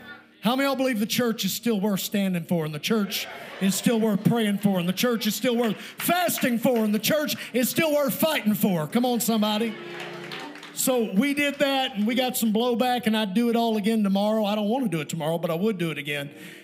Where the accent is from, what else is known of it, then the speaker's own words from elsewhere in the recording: Kentucky, United States; I'm living in West Texas. It's dusty and dry out there. It's nasty. I'm from Kentucky where the water comes.